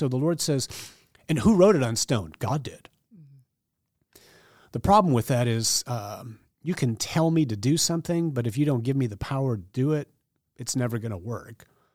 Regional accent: United States; like, as an American, I don't have a love relationship with laws.

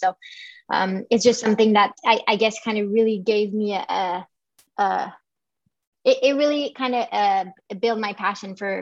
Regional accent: Quebec, Canada; also born or lived in Boulder, United States; So what happened is I moved back from Boulder to Canada. I'm originally from Quebec. And I had my visa was expiring in July of 2017. So that's kind of when I moved back to Quebec

